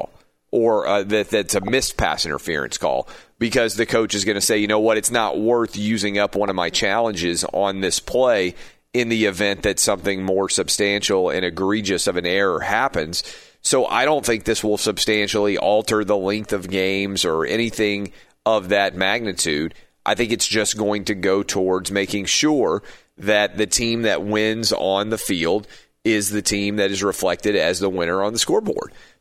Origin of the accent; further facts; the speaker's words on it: Tennessee, United States; my home state of Tennessee is debating whether or not to allow sports gambling.